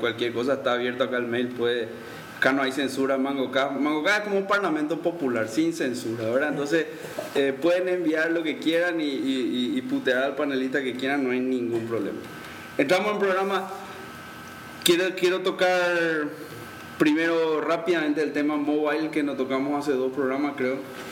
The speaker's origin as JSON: {"language": "Spanish", "region": "Catalonia", "country": "Spain", "said": "yo soy catalán y no puedo pronunciar este apellido catalán"}